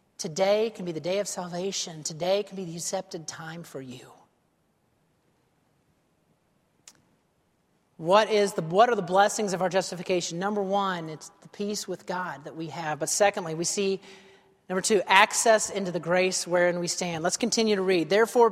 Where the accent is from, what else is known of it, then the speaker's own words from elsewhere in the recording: Alabama, United States; But, you know, I grew up in Alabama, and I won some kind of an award when I was in high school.